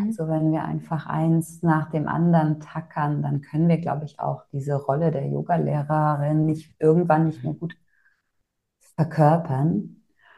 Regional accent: North Rhine-Westphalia, Germany; wo ich herkomme. Nordrhein-Westfalen, Sauerland, Eifel.

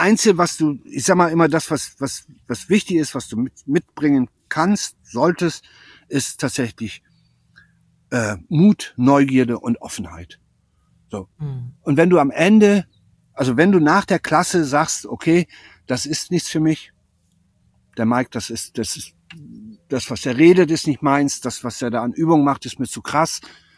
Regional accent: Eifel, Germany; also born or lived in Lübeck; Habe meinen Lebensmittelpunkt von Lübeck aus nach in die Eifel verlegt, wieder zurück quasi. Hier habe ich 18 Jahre gelebt, dann bin ich vor knapp 40 Jahren an die Ostsee gewechselt und bin jetzt wieder zurück.

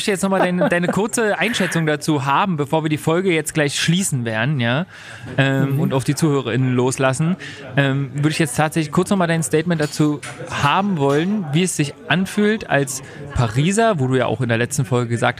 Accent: Berlin, Germany; Und das kennt man als Berliner halt überhaupt nicht.

